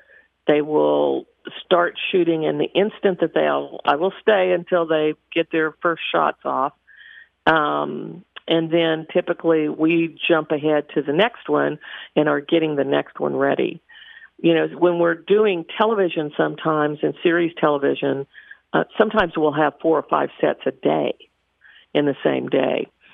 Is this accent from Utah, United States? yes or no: no; Hobbs, New Mexico, United States; You know, growing up in Hobbs when I did, I didn't even know that this existed, that this career existed.